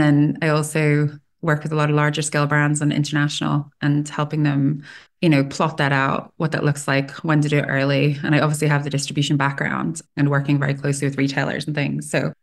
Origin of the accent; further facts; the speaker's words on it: Ireland; also born or lived in Middle East; I'd grown up in the Middle East. I'm originally from Ireland.